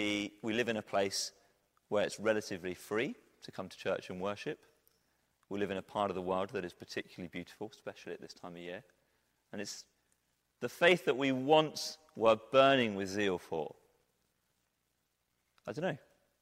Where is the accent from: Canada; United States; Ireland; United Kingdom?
United Kingdom; Let's not get carried away. We're British.